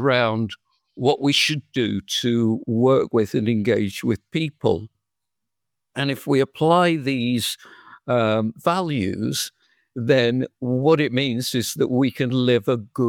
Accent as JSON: {"language": "English", "region": "England", "country": "United Kingdom", "said": "I'm English. I'm a Christian."}